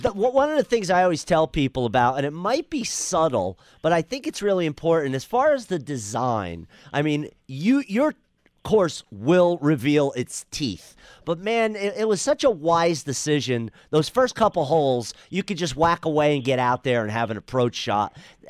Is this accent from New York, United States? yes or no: yes; New York, United States; growing up outside of New York, living outside of Philly